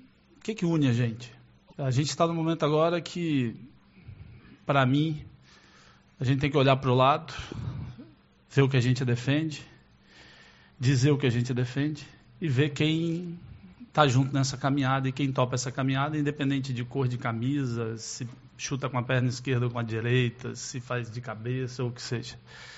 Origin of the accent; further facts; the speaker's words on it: Brazil; o que eu acho que a gente tem que fazer como brasileiro, como cidadão, como morador de Uruguaiana em região